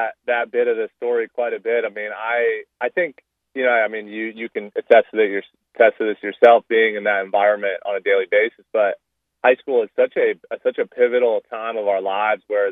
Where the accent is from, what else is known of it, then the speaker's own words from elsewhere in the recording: Los Angeles, California, United States; But I was growing up in the Los Angeles area, as I mentioned, and I was going to Oak Park High School in Northern LA, and I was a 17-year-old kind of wide-eyed kid